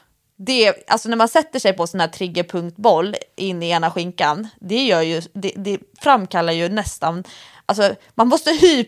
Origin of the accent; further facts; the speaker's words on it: Stockholm, Stockholm County, Sweden; Det ligger ju, vad jag skulle säga som stockholmare, i ett industriområde.